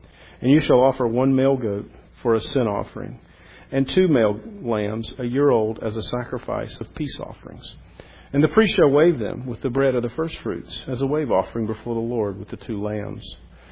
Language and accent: English; the South, United States; we're from the South, most of us anyway. I can think back on my childhood growing up